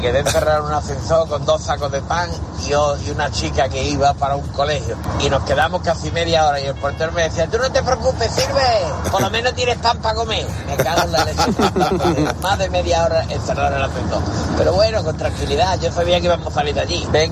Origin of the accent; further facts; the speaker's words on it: Málaga, Andalusia, Spain; de Málaga.